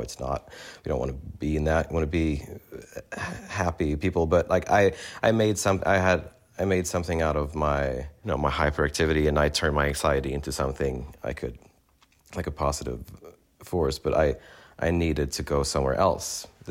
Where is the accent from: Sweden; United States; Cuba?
Sweden; growing up in Sweden, and I don't want to, Sweden is an amazing place to live.